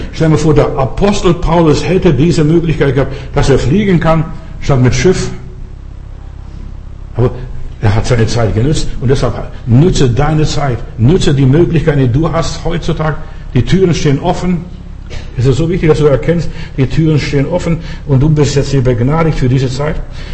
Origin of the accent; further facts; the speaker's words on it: Lithuania; Ich kriege vorgestern einen Anruf aus Litauen, wo ich herkomme.